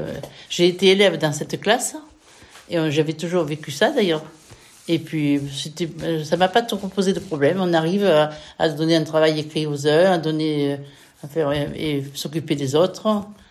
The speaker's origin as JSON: {"language": "French", "town": "Brampt", "region": "Occitanie", "country": "France", "tie": "born or raised there", "said": "je suis native de Brampt et je suis née en juin 51"}